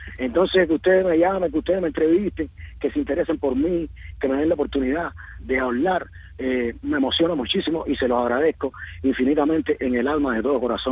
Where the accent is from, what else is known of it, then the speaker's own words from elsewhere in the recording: Cuba; Yo decía, soy cubano